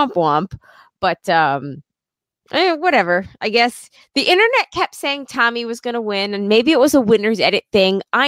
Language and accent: English; Long Island, New York, United States; I'm from Long Island